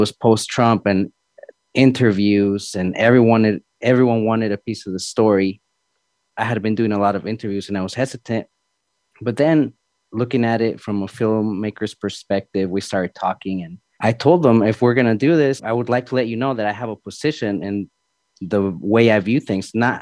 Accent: Utah, United States; Yeah, like I grew up in Utah, had a pretty fun upbringing, you know, like, but there was always these identity issues that I had growing up back home.

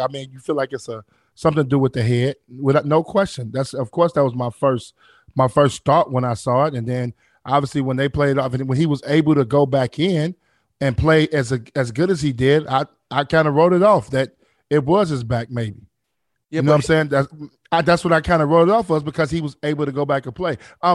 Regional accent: Chicago, Illinois, United States; I'm from Chicago. What do you mean?

